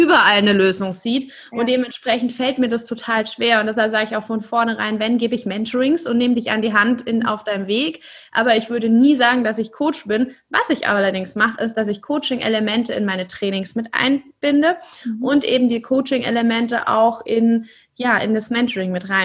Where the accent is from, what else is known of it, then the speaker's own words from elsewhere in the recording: Karlsruhe, Baden-Württemberg, Germany; also born or lived in Ludwigsburg; gebürtig komme ich aus Karlsruhe. Also klassisch in Süddeutschland aufgewachsen und dann eben auch in Ludwigsburg studiert. Und dann hat es mich nach Salzburg verschlagen, ins Salzburger Land, in ein mini, mini kleines Bergdorf mit 1500 Einwohnern